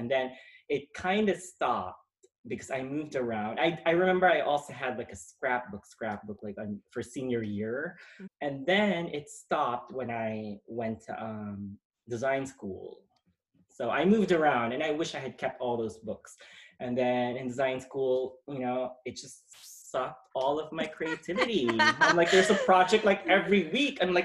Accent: Philippines; And then I was big on, I grew up in the Philippines.

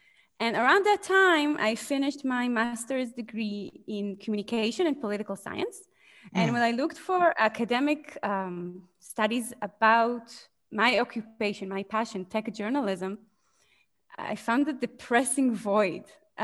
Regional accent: Israel; also born or lived in Los Angeles; now in United States; So I'm originally from Israel. And in the past 4 years, I lived in Los Angeles, like mid-city LA. And a few months ago, I moved here.

